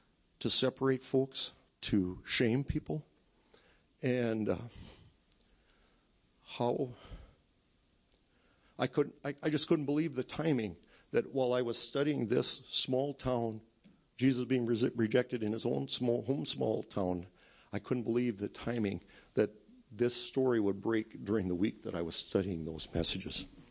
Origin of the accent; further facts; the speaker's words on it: Benson, Minnesota, United States; the Associated Press prints a story about my hometown, about Benson. And I'm here, class of 74, Benson High School.